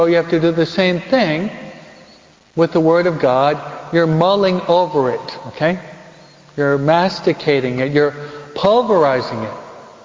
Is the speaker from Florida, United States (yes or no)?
no; New York, United States; I can talk about New York because I'm a New Yorker.